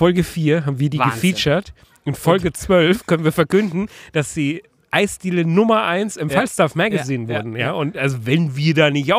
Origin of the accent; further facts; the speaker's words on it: Bavaria, Germany; Ist ja auch meine Heimat hier, der Ammersee quasi.